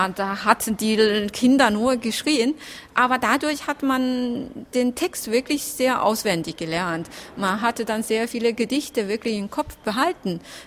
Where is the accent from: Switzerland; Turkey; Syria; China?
China; Jiangxi; German is a second language; now in Germany; Also ich bin in der Provinz Jiangxi aufgewachsen. Das liegt im Süden, so ungefähr in der Mitte, und hat keine Küste.